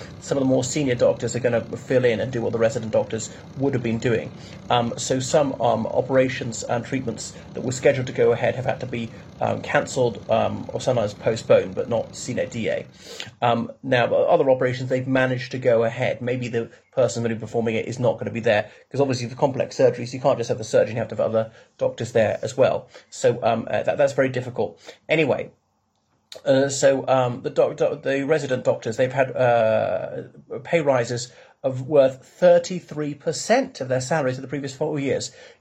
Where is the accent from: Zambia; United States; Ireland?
Ireland; from Ireland, but I'm talking about doctor strikes, not in Ireland, but in England.